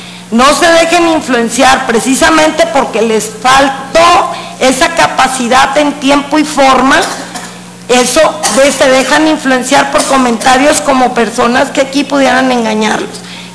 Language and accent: Spanish; Acaponeta, Nayarit, Mexico; Soy de Acaponeta, mis padres desde un principio fue sembrador de tabaco, acabó cuando mi madre fue viuda sembrando frijol.